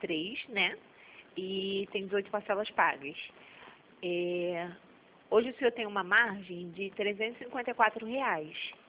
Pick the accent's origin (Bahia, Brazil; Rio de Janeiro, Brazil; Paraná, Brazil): Rio de Janeiro, Brazil; sou do Rio de Janeiro.